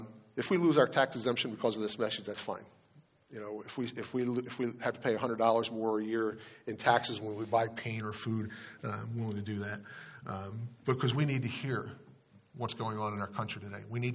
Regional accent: Delaware, United States; I'm from Delaware, and Joe Biden was our senator when I was a kid, and he was bad 40 years ago.

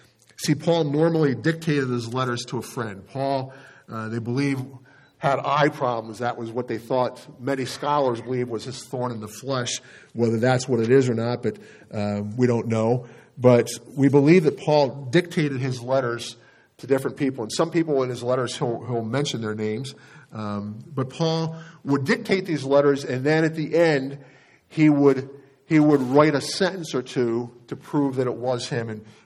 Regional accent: Delaware, United States; people from past ministries, people from growing up in Delaware, people from our college days.

